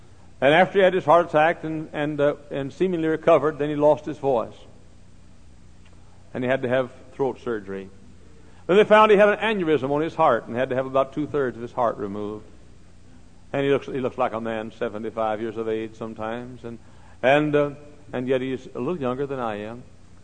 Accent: Dallas, Texas, United States; born or raised there

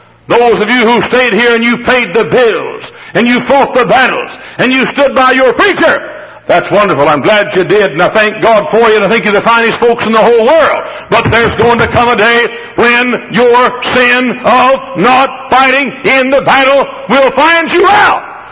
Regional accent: Dallas, Texas, United States; And I was preaching in my hometown area. I grew up in Dallas.

